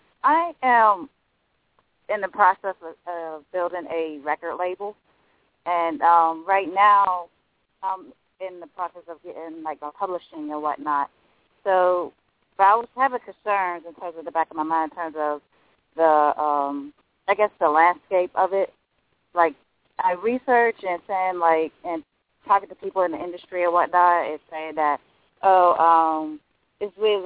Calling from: Pittsburgh, Pennsylvania, United States; I'm calling from Pittsburgh.

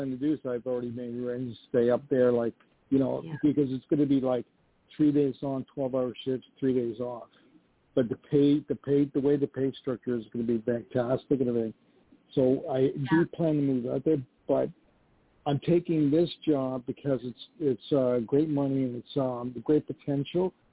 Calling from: New York, United States; Hi, and I'm actually calling from New York.

